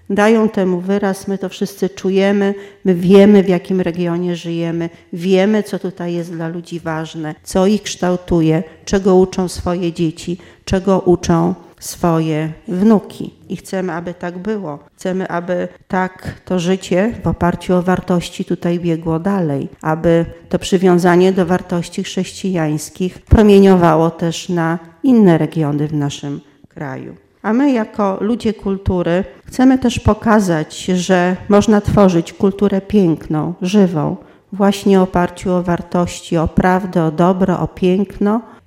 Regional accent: Masovian Voivodeship, Poland; my, którzy żyjemy już na terenie województwa mazowieckiego, w Sokołowie Podlaskim czy w Węgrowie

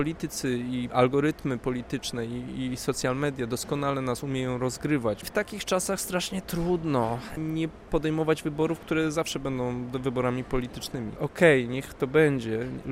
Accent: Warsaw, Masovian Voivodeship, Poland; Ja też w Warszawie wychowałem się przy ulicy Zamenhofa.

